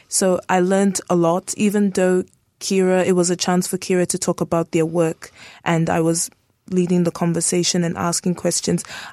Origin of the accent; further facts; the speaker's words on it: South Africa; also born or lived in Nigeria; now in New Zealand; So I was born in Nigeria, but I grew up in South Africa for 10 years before coming to New Zealand.